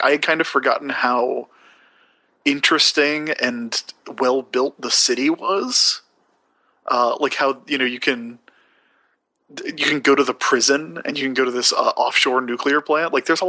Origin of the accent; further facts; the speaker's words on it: the South, United States; We're from the South, so we call it YALSA.